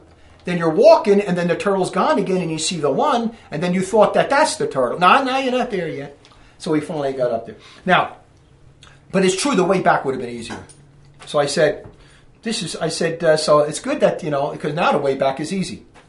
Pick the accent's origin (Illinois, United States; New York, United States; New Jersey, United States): New Jersey, United States; Newark; What I'm trying to get at is I'm coming from Newark, New Jersey. I'm a city boy, and I'm now a masterful mountain climber.